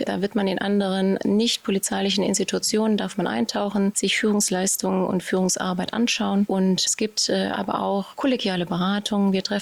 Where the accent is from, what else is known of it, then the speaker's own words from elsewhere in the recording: Cologne, North Rhine-Westphalia, Germany; ich bin Kölnerin